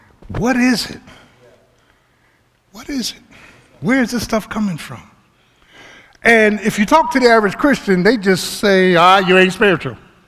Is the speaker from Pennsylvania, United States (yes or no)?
yes; Philadelphia, Pennsylvania, United States; I don't like tough guys because I grew up in South Philly. I know a tough guy when I see him.